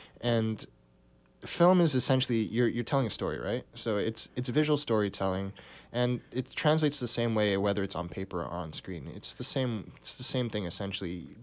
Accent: New Jersey, United States; I'm actually not from this area. I'm from Bergen County in North Jersey

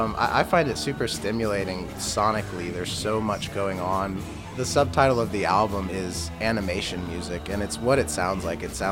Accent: Georgia, United States; or maybe it was just growing up outside of Atlanta and hearing it so much

